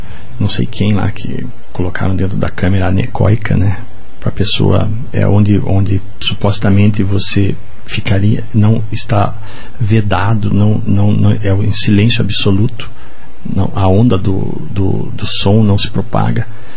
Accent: Guarapuava, Paraná, Brazil; also born or lived in Curitiba / Assis Chateaubriand; eu, apesar de eu ser nascido em Curitiba, eu fui criado no interior do estado, né? Eu fui criado em Guarapuava, também tive uma pequena passagem por Assis Chateaubriand

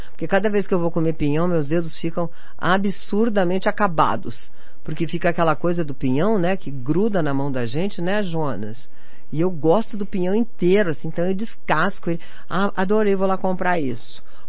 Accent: Curitiba, Paraná, Brazil; ai, que bom, chegou frio, agora eu sou curitibano de novo.

